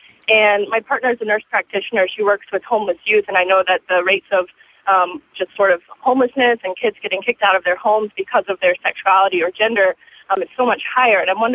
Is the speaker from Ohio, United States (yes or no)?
yes; Cincinnati, Ohio, United States; also born or lived in New York; now in Boston, United States; I don't currently live in Cincinnati. I'm actually just here visiting from Boston, but I grew up in Cincinnati. And since moving away, I lived in New York for a while.